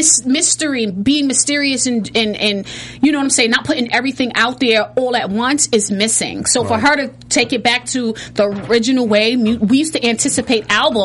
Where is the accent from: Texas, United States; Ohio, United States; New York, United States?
New York, United States; I'm from New York, so I'm all for